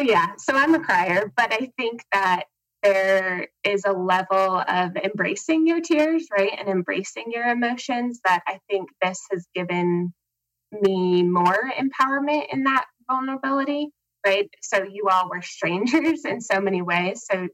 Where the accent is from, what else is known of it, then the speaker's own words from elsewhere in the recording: Helena, Montana, United States; Hi, I am from Helena, Montana.